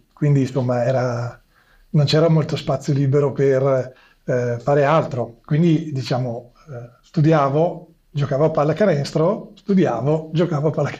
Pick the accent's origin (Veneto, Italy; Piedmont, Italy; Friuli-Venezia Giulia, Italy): Veneto, Italy; Treviso; io sono di Treviso, cosa che probabilmente molti capiranno subito dall'accento suadente che ho, e quindi è stata una piccola fortuna trovarmi a crescere in una città come quella di Treviso